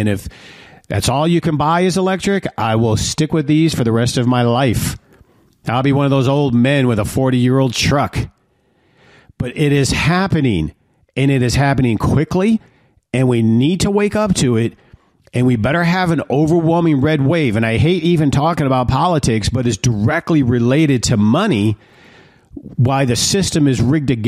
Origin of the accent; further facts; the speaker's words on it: Detroit, Michigan, United States; And I grew up in Detroit, and so reasonable Democrats were these old blue dogs.